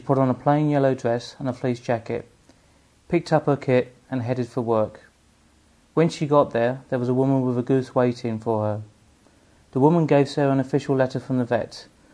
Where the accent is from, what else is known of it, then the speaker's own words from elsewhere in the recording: London, United Kingdom; born there; I was born in London in 1957, accordingly to my mother and the sound of Bow Bells near Smithfield Market. She was caught in a pre-Christmas rush, so that's why I was premature. I was born in St. Bart's Hospital.